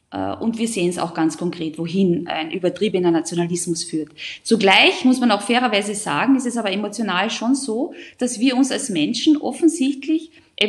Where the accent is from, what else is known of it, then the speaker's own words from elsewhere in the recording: Carinthia, Austria; Wir sind die meiste Zeit irgendwo halt jemand mit Migrationshintergrund. Es ist ja ganz egal, ob das jetzt Salzburg, Vorarlberg oder eben ich als Kärntner Slowenien ist.